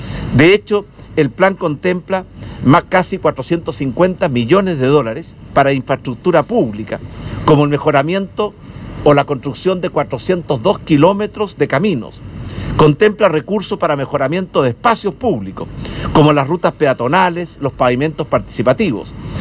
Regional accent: Chile; algo que nos una como chilenos

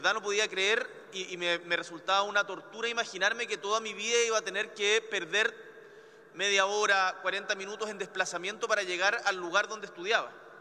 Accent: Punta Arenas, Magallanes, Chile; now in Santiago, Chile; cuando llegué a vivir a Santiago, yo vengo de Punta Arenas, y en Punta Arenas vivía en lo que en esa época era el extremo sur de la ciudad

